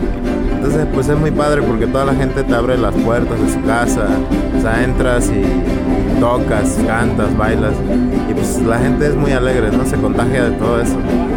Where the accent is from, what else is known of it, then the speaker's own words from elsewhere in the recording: Tlacotalpan, Veracruz, Mexico; soy de Tlacotalpan, Veracruz.